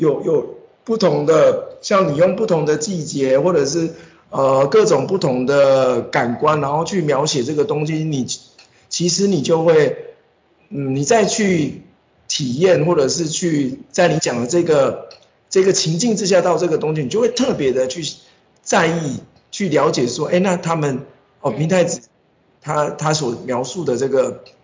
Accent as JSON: {"language": "Chinese", "country": "Taiwan", "said": "一定是跟我们台湾人的有不一样的生活背景跟他们的文化的脉络"}